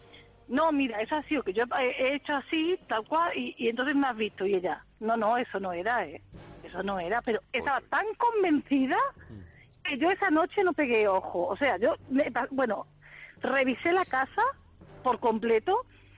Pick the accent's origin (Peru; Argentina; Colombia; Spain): Spain; Seville, Andalusia; moved away as an adult; now in Barcelona, Spain; yo soy sevillana, vine a Barcelona, me casé con un catalán